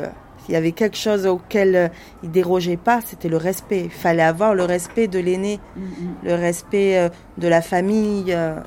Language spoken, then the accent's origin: French; Chile; chez nous, au Chili, les gens font la queue pour avoir ce vaccin.